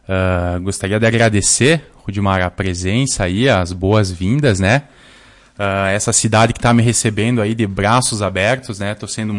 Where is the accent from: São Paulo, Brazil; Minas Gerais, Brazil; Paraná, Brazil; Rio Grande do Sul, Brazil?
Rio Grande do Sul, Brazil; Marau; now in Lagoa Vermelha, Brazil; Eu sou natural da cidade de Marau